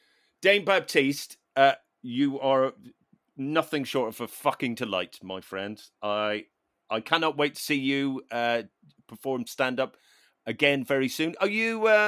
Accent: Ireland; As an Irish person, please feel free to use my country any way that you wish.

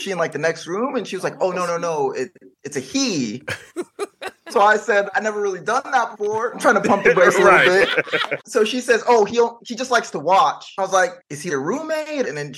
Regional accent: Los Gatos, California, United States; I grew up in the Bay Area. My parents moved me out of the hood. They moved me to this small little town called Los Gatos.

